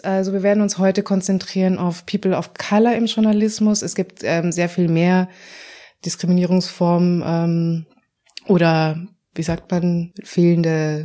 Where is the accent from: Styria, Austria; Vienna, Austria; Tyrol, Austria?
Vienna, Austria; now in Berlin, Germany; also ich komme ursprünglich aus Wien und ich habe mich nach Berlin orientiert